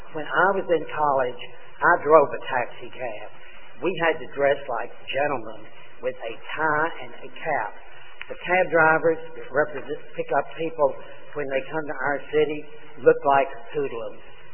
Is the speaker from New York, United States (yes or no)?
no; Dallas, Texas, United States; I'm a fourth generation Dallasite, and there are three more generations in Dallas following me. I was raised in the Park City and have resided in the city of Dallas for many years.